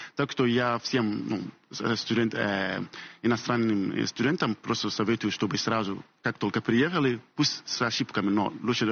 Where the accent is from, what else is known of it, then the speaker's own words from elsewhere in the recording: Ghana; Russian is a second language; now in Russia; из Гани я не ну, изучал русский язык.